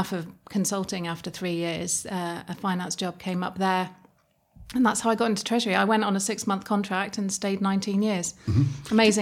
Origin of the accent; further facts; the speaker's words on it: West Midlands, United Kingdom; I grew up in Shropshire.